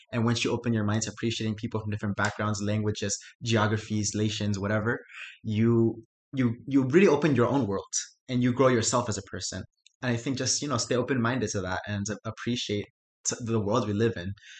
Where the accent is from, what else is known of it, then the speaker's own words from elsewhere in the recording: Miami, Florida, United States; As I said, I was born and raised in Miami.